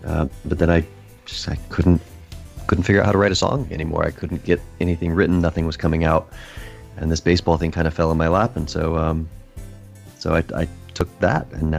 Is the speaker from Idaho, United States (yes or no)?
no; Texas, United States; And we're both from North Texas. Our families are from the Fort Worth area.